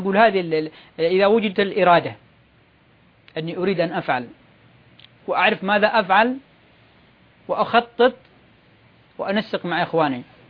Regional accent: Yemen; ولما أتكلم عن نحن أتكلم عن اليمن، يعني عندنا في اليمن

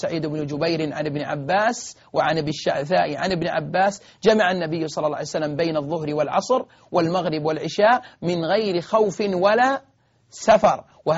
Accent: Saudi Arabia; خاصة عندنا في المملكة العربية السعودية حفظها الله

